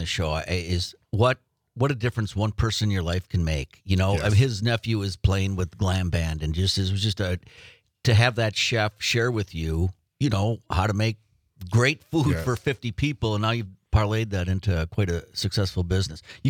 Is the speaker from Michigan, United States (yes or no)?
no; Green Bay, Wisconsin, United States; Well, we're kind of from Green Bay.